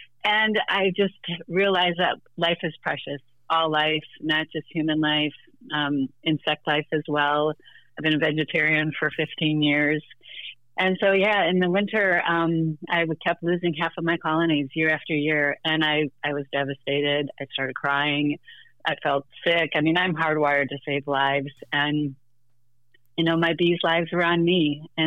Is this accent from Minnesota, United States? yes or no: yes; Minnesota, United States; Sure. Well, I am from Minnesota.